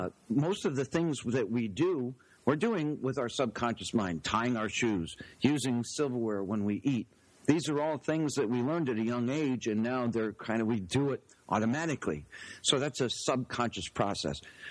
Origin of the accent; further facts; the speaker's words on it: Albany, New York, United States; Oh, I grew up in near Albany, New York. It's a suburb of Albany. It's the capital of the Empire State.